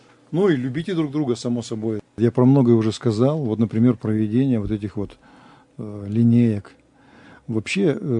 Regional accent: Russia; born there; Мы, слава Богу, православные. Мы родились в России, мы вот с этими вот исходными данными.

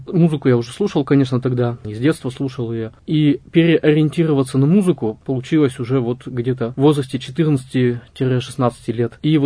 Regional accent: Yekaterinburg, Sverdlovsk Oblast, Russia; Родился я в Екатеринбурге, точнее еще в Свердловске, потому что год был тогда 87-й.

